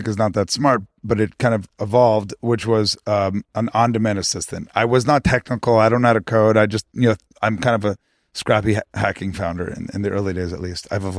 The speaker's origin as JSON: {"language": "English", "region": "Florida", "country": "United States", "tie": "born or raised there", "said": "So, you know, I grew up in South Florida. My dad's an entrepreneur."}